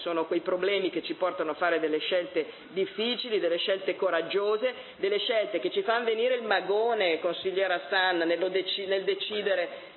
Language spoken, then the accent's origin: Italian; Borgomanero, Piedmont, Italy; siccome sono del Ceppo, la mia famiglia viene come quella di Margherita e vive in questa città da generazioni